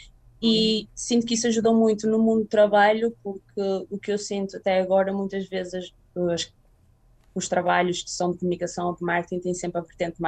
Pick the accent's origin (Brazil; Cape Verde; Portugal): Portugal; moved away as an adult; Saí de Portugal, eu sempre cresci com a ideia que gostaria muito de explorar o mundo e ver o que há fora. Embora goste muito do meu país, também cresci com... Pelo facto da minha mãe ser sul-africana